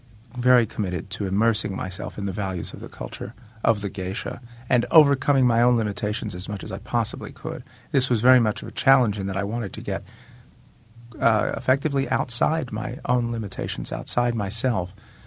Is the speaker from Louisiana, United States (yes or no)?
no; Tennessee, United States; The truth is, you know, I am from Tennessee. I grew up in the South.